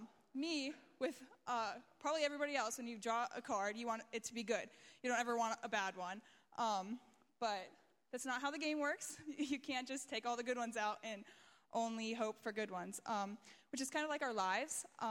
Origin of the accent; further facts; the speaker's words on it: Johnstown, Pennsylvania, United States; I'm from Johnstown, Pennsylvania.